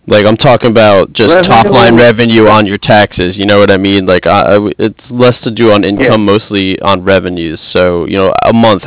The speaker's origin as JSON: {"language": "English", "country": "United States", "said": "I'm actually from New Jersey, New York area myself. I used to live in Inwood Park for a little bit."}